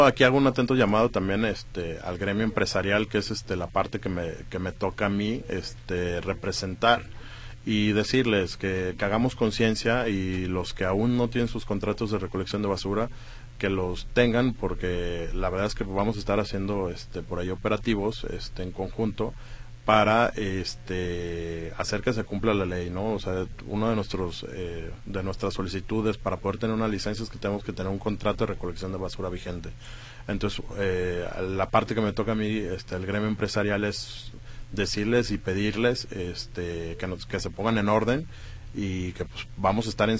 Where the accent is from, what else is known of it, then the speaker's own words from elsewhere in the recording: Guadalajara, Jalisco, Mexico; es una cultura que nosotros como tapatíos tenemos